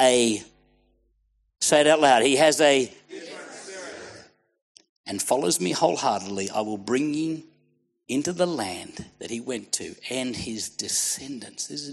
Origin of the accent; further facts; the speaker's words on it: Australia; from Australia.